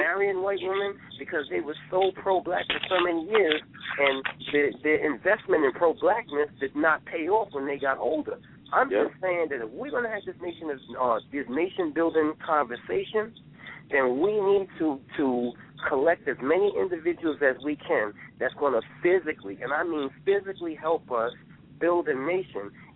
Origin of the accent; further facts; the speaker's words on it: Brooklyn, New York, United States; like I'm from Coney Island, you know what I'm saying?